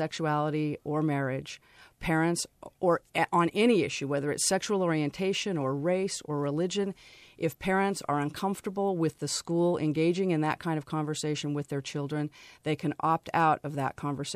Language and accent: English; Utah, United States; And I grew up Mormon in Utah. I have lots of family living back in Utah who are devout Mormons.